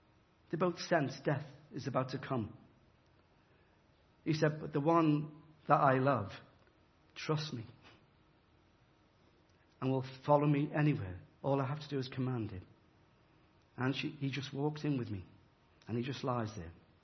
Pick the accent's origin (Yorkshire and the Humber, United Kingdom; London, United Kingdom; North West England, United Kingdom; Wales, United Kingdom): North West England, United Kingdom; Liverpool; So I was brought up in Liverpool, and burned there.